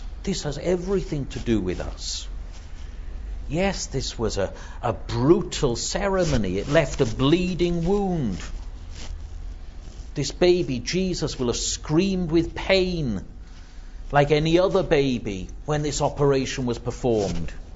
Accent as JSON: {"language": "English", "country": "United Kingdom", "said": "I know perfectly well that I didn't plan to be born British. It was something that was given to me, but I am proud of what Britain has stood for."}